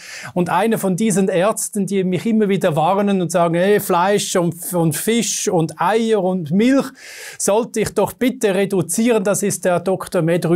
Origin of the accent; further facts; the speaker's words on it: Switzerland; ich bin Schweizer, ich esse auch leidenschaftlich gerne Käse.